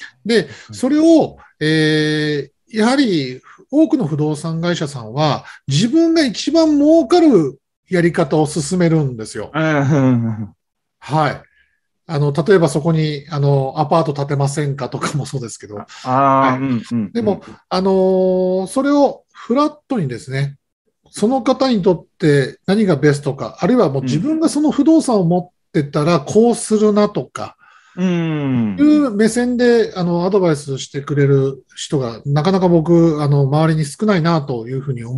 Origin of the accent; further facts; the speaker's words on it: Ota, Gunma, Japan; now in Yokohama, Japan; 私なんかもですね、群馬県の太田市の出身なんですけど、横浜に今住んでますから